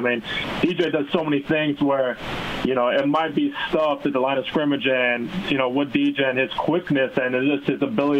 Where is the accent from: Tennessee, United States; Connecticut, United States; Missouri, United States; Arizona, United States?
Arizona, United States; Scottsdale; also born or lived in Madison, Wisconsin; Yeah, so I was born in Madison, Wisconsin. Both my parents went to University of Wisconsin. And then, you know, my eighth grade year, our family decided to move out to Scottsdale, Arizona.